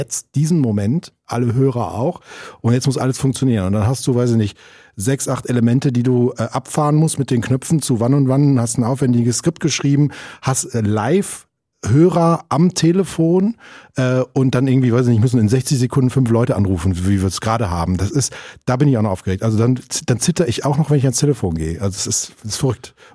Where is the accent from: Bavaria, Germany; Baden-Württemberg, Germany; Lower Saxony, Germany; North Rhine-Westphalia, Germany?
North Rhine-Westphalia, Germany; born there; also ich bin in NRW geboren und habe da bei den Lokalradios angefangen.